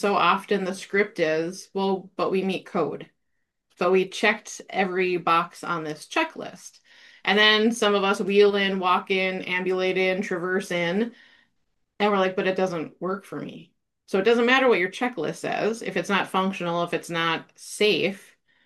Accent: Two Harbors, Minnesota, United States; I am born and raised in Two Harbors, which is a small rural community

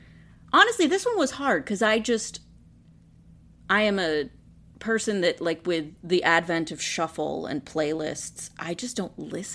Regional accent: Kentucky, United States; The town I grew up, the town next to my hometown in Kentucky, is spelled V-E-R-S-A-I-L-L-E-S.

